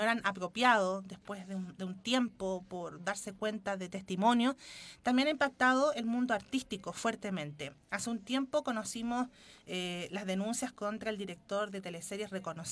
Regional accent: Chile; Transversalmente en nuestra sociedad como chilenos

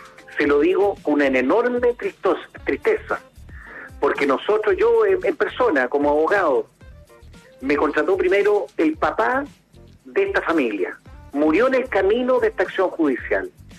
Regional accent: Chile; hizo su trabajo conforme al Estado de Derecho, recurrió como cualquier chileno a pedirle protección.

